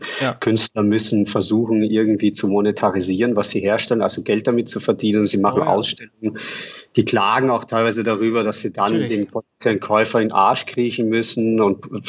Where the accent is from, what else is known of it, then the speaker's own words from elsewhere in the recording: Vienna, Austria; Ich bin in Wien groß geworden